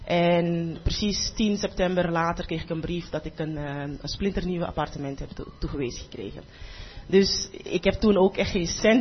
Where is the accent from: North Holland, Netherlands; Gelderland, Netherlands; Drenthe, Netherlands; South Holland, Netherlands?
North Holland, Netherlands; Amsterdam; ik kom uit Amsterdam, dat kan toch gewoon helemaal niet.